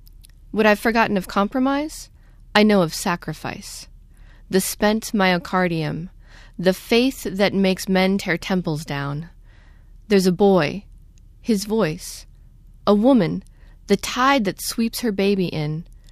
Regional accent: Michigan, United States; It always says that I'm born and raised in the Upper Peninsula of Michigan

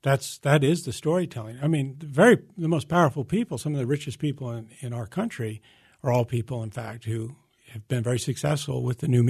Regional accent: Pittsburgh, Pennsylvania, United States; born there; Well, I was born in Pittsburgh.

